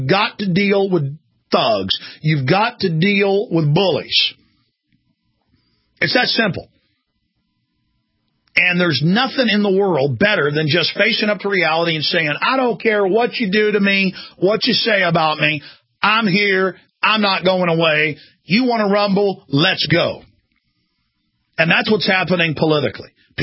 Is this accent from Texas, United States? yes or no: yes; Dallas, Texas, United States; I grew up in Dallas, Texas, where people beat the daylights out of each other on a daily basis.